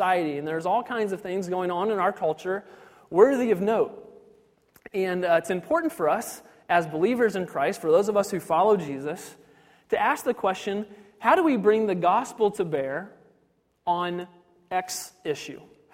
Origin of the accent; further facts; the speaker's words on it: Ashland, Ohio, United States; So grew up in Ashland, Ohio. Grew up on a farm there. We raised beef cattle. I showed hogs and steers at the county fair.